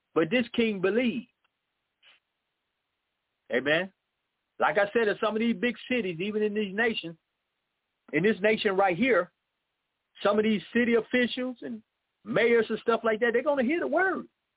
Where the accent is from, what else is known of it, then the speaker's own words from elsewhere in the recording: Chicago, Illinois, United States; born there; Some of y'all know this because I was born in Chicago, and all the teams I like, whatever sports it is, going to be Chicago.